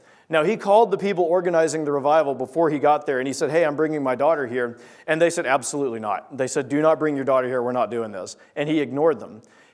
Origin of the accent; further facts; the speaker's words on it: Southern US, United States; I grew up in the South, and in some areas of the South, superstition is very much a real thing.